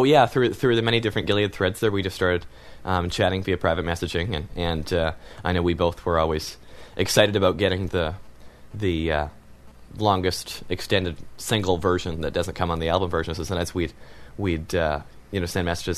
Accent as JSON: {"language": "English", "region": "Alberta", "country": "Canada", "said": "I'm from Canada, for people that don't know, Alberta."}